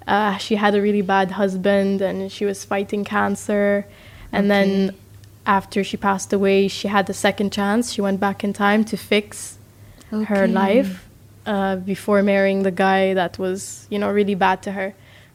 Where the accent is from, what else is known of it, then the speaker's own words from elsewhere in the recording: United States; born there; I'm half American. I was born in America.